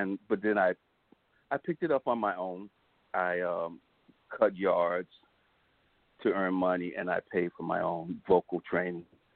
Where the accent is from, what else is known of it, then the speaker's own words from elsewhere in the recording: Merritt Island, Florida, United States; I grew up in Florida on the Space Coast, in a little town called Merritt Island.